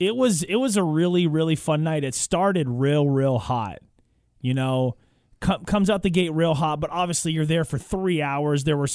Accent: New England, United States; because you got to remember, I'm from New England.

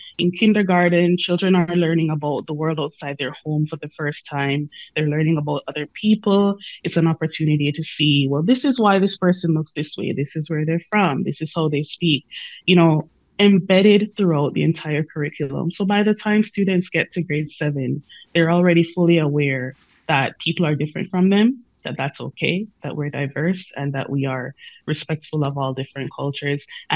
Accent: Jamaica; I guess I could say, as a Jamaican, so Louise Bennett Coverley, she is a Jamaican spoken word.

